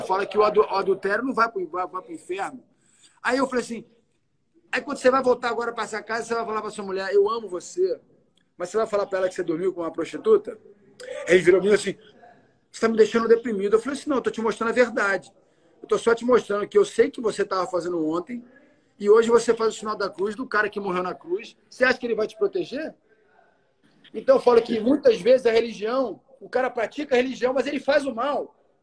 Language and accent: Portuguese; Brazil; eu sou brasileiro em qualquer lugar do mundo